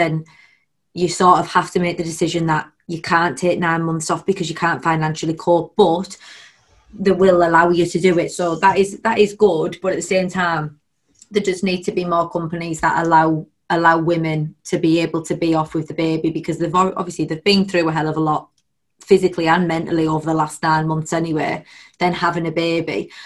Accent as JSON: {"language": "English", "region": "England", "country": "United Kingdom", "accent": "northern", "said": "my northern accent's coming out there, a mom of four"}